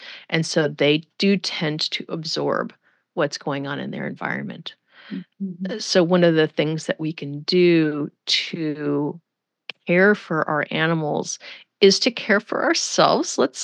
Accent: United States; I'll say Bach just because I'm an American

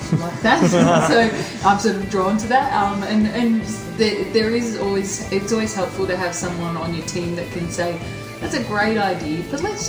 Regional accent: Australia; Maybe it's because we're Australian, right, and they go, flavour of the month

